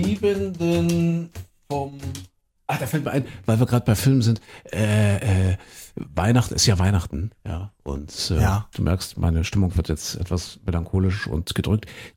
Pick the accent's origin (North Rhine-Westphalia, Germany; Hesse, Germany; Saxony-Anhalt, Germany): Saxony-Anhalt, Germany; Kuckhöten; ich komme ja aus Kuckhöten in Sachsen-Anhalt und wir hatten eine Kinobar.